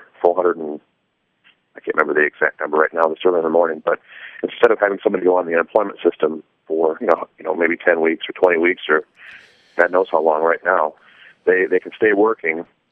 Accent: Flint, Michigan, United States; Well, you know, I come from Flint, and Flint and Genesee County, you know, along with the whole state, has seen some real tough times

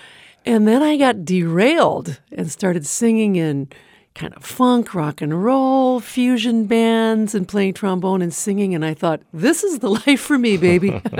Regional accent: Minnesota, United States; I grew up playing trombone in Minnesota, which is a big, big band state.

